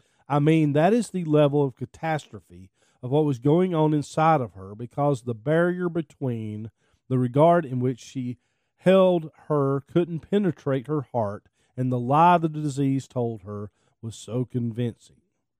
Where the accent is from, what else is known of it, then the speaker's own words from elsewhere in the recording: Kentucky, United States; A girl growing up in Kentucky, I idolized … I wanted to be like them.